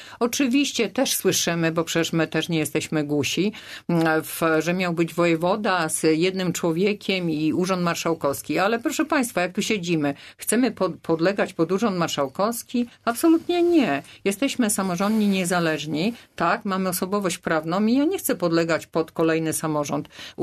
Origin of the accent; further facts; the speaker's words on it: Czebiechów, Greater Poland Voivodeship, Poland; Ja się urodziłam w Czebiechowie, ja stamtąd pochodzę. Moja rodzina z Konina przyjechała do mojej gminy Czebiechów